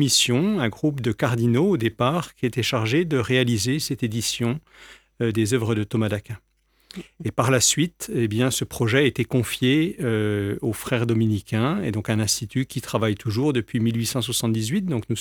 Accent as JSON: {"language": "French", "town": "Montbéliard", "region": "Bourgogne-Franche-Comté", "country": "France", "said": "J'ai 58 ans, je suis originaire du pays de Montbéliard, donc dans le Doubs"}